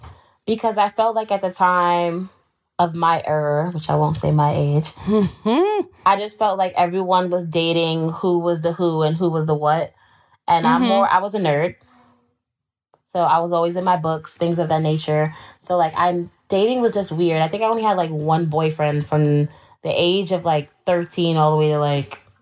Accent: New York City, New York, United States; Like, now that I'm an adult and I don't live in New York, I'm like, dang, I actually had a pretty cool life living there. But it was nice. Always was traveling throughout the boroughs because I'm from Queens.

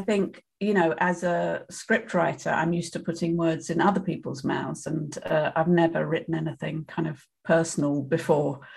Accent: United Kingdom; I'm, as you may be able to tell, I'm British

